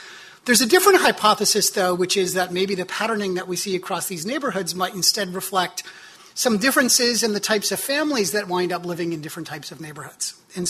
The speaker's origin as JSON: {"language": "English", "town": "Chicago", "region": "Illinois", "country": "United States", "tie": "born or raised there", "said": "So to give you some sense for what the baseline neighborhoods look like in Chicago, my hometown, the Robert Taylor Homes, were one of the baseline sites."}